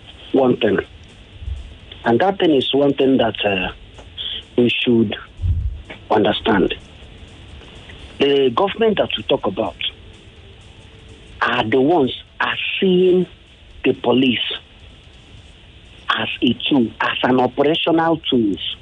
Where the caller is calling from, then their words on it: Brooklyn, New York, United States; I'm calling you from Brooklyn.